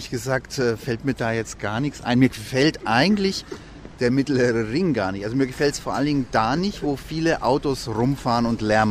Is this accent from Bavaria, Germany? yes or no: yes; Munich, Bavaria, Germany; Ich komme aus Schwabing.